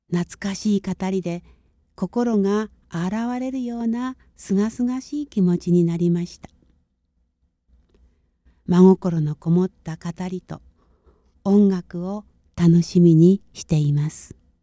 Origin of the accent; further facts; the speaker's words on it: Fukushima, Japan; いつの間にか私も自分のふるさと福島を思い出して重ねておりました。本当に年を取るとともにふるさとを思う気持ちが強くなり、なんだか里帰りしたくなりました。